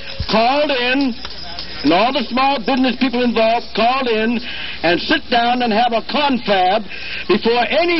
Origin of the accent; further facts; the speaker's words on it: New Bedford, Massachusetts, United States; And I saw urban renewal destroy my hometown where I was brought up, and the only thing left there that reminds me of the area that I was born in, New Bedford